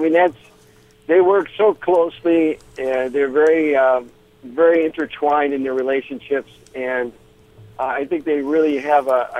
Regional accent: Libertyville, Illinois, United States; Oh, just a shout-out to all the people in La Vita and also North Lawndale and, of course, my hometown, St. Joe's and Libertyville.

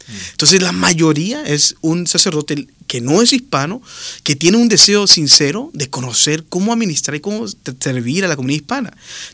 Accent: Lima, Peru; now in United States; yo soy originario de Lima, del Perú. Uh-huh. Y tengo en Estados Unidos, llegué en el 99 como parte de una comunidad religiosa.

